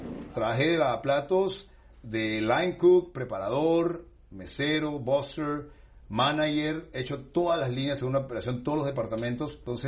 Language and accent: Spanish; Peru; si yo soy peruano, comencé a hacer mis platos peruanos